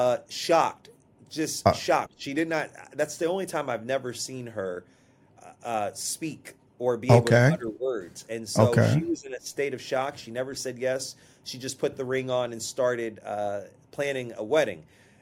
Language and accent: English; Kansas City, Missouri, United States; also born or lived in Arkansas; But I was born in Arkansas, as you had alluded to, and raised in Kansas City, and my family is still in both areas, in both places.